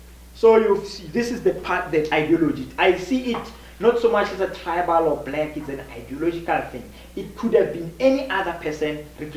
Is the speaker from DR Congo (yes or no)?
no; Johannesburg, Gauteng, South Africa; born there; I was born in Johannesburg. My mother is North Sotho, my father is Tswana.